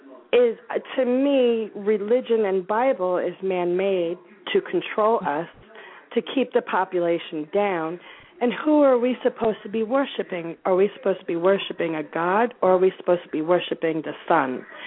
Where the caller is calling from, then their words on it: New Jersey, United States; I'm from New Jersey.